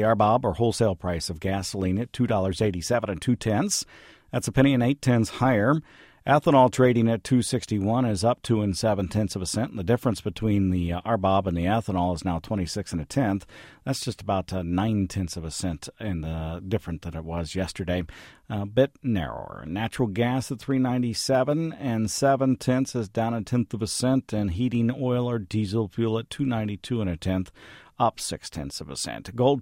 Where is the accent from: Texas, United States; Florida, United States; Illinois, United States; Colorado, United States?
Illinois, United States; Elkhart; Elkhart, which is my hometown in Illinois